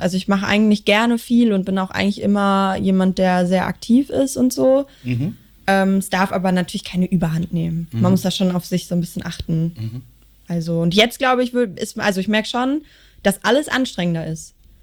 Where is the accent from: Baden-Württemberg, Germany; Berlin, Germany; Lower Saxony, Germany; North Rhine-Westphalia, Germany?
North Rhine-Westphalia, Germany; Bochum; Bochumerin, ja.